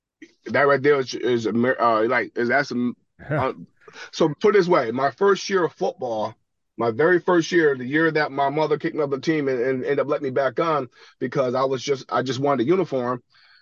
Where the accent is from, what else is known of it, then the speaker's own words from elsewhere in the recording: Hudson, New York, United States; we grew up in Hudson. So yeah, Hudson, Ichabod Crane, Chatham, and all these little towns around us.